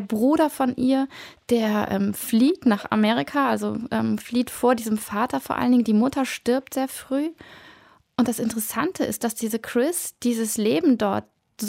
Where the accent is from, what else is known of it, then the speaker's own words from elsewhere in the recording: Bremen, Germany; Ich komme aus Bremen, mir gefällt das sehr gut